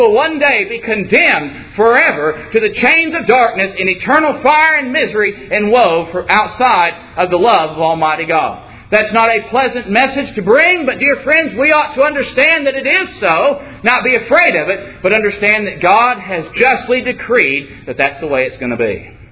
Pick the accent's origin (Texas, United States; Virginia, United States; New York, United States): Texas, United States; Dear friends, I'm from Texas.